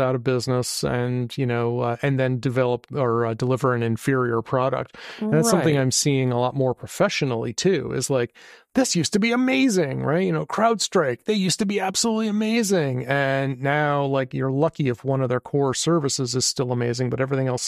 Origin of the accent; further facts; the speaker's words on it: Vermont, United States; but it's kind of funny because this is how I remember things largely being growing up in Vermont. I'm kind of used to that.